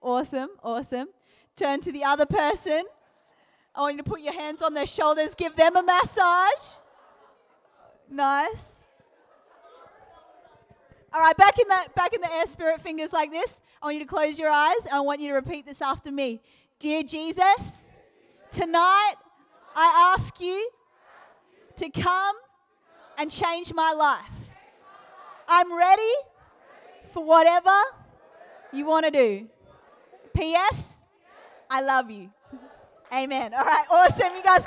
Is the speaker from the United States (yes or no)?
no; Australia; I'm from Australia. I'm a pastor over there.